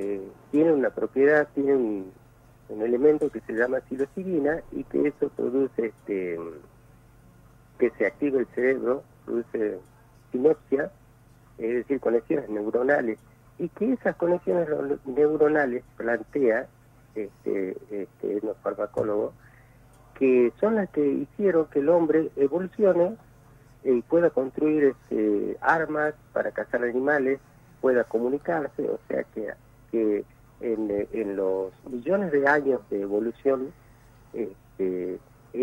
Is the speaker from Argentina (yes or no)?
yes; Tartagal, Salta, Argentina; nosotros somos de acá de Tartagal, nos conoce todo el mundo